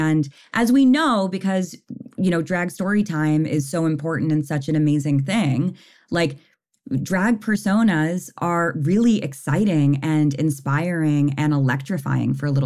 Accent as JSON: {"language": "English", "town": "New York City", "region": "New York", "country": "United States", "tie": "born or raised there", "said": "But I grew up in New York City, and I am very grateful for having been exposed to lots of different types of people from the time I was really young."}